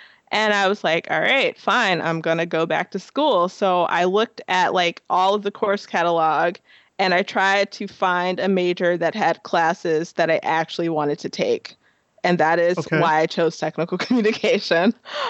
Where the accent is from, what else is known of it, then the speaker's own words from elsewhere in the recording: Chicago, Illinois, United States; moved away; Before I moved here, I was living in Chicago. I'm originally from Chicago. So I moved here in 2010.